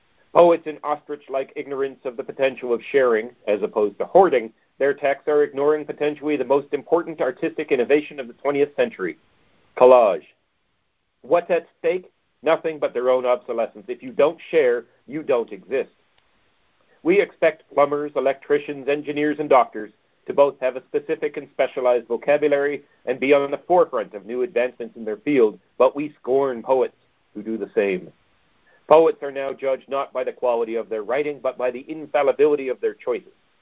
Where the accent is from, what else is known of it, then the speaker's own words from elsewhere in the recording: Canada; I joke that it's a manifesto, but as I'm Canadian, it starts with the word "please."